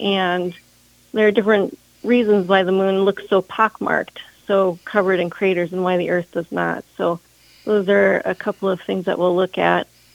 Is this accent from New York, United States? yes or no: no; Sioux Falls, South Dakota, United States; I think Sioux Falls has maybe 6 ambassadors. I'm from Sioux Falls.